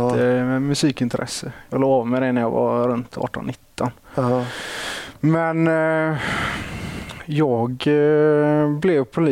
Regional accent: Västra Götaland County, Sweden; accent: Gothenburg

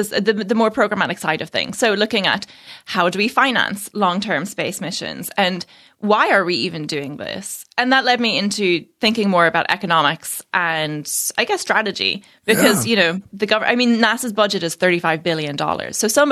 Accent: Northern Ireland, United Kingdom; moved away as an adult; now in United States; After I studied aerospace engineering at Queen's in Belfast, I'm from Northern Ireland. And I moved to the US

